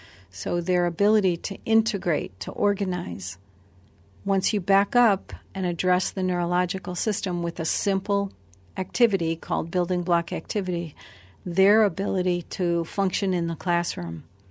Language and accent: English; United States; Now, I come from the United States. It's a 12-hour time difference.